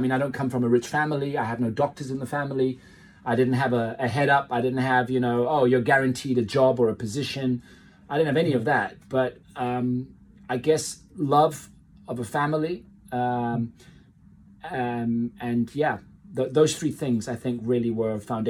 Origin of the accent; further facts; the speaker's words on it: South Africa; born there; I was born in South Africa in 1973. I have a British mother, a Portuguese father.